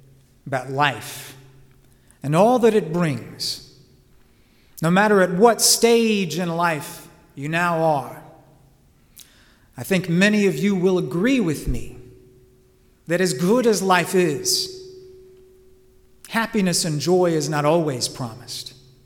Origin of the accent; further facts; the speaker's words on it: Laurinburg, North Carolina, United States; I remember when I was a youngster growing up in the Laurinburg Presbyterian Church.